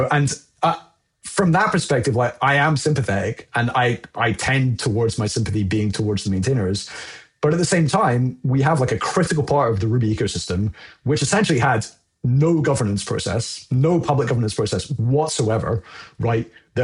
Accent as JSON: {"language": "English", "country": "United Kingdom", "said": "maybe it's the just because I'm British"}